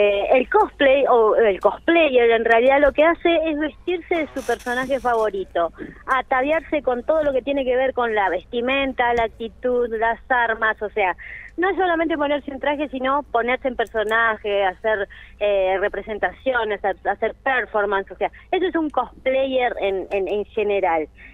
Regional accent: El Bolsón, Río Negro, Argentina; now in Bariloche, Argentina; nosotros somos de Bolsón, tenemos el local Capricio allá, hemos hecho dos ediciones de la Comar Comic, después nos trasladamos a Bariloche por cosas de la vida

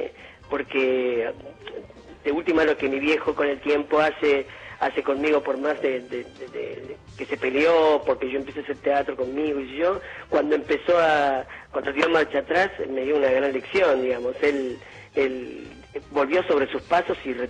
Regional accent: Buenos Aires, Argentina; uno es adoptado por el ámbito en el que vive. Entonces yo bailaba tango, folclore, transcurría en la noche porteña, hacía teatro como cualquier porteño

